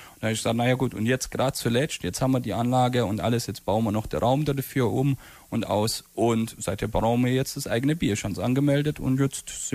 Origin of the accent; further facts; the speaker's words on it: Transylvania, Romania; moved away; Und wir waren vor 4 Jahren in Siebenbürgen zusammen. Ich wollte ihm und seiner Frau meine Heimat zeigen, halt eben die ganze Region dort